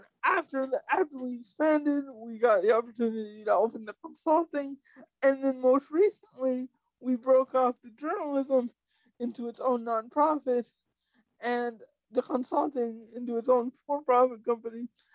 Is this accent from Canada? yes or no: yes; Canada; also born or lived in Atlanta / Minneapolis; I miss my universal healthcare, because being disabled and growing up in Canada, you had really good, really, really good services.